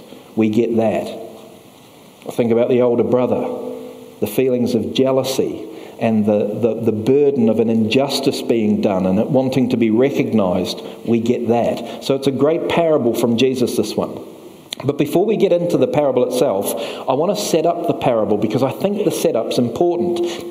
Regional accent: New Zealand; I'm from New Zealand. We've only got 5 million people. We've got 30 million sheep.

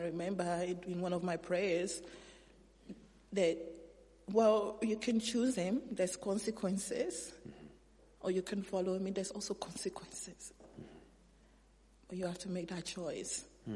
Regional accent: Nigeria; moved away; growing up in Nigeria

